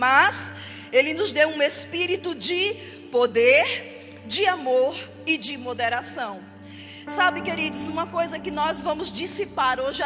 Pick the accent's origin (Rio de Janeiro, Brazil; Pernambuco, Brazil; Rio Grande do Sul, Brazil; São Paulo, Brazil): Pernambuco, Brazil; accent: Northeastern; moved away as an adult; now in Salvador, Brazil; você já percebeu aí pelo meu sotaque que eu sou lá do Nordeste. Eu sou pernambucana, mas há 18 anos eu estou na Bahia, eu moro em Salvador.